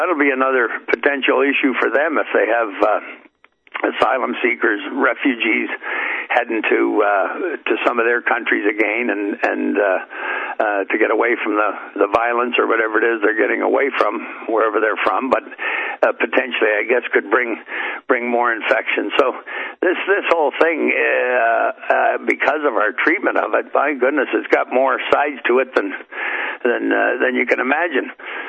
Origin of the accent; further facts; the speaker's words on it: Canada; I'm from Canada and it's not like I study the news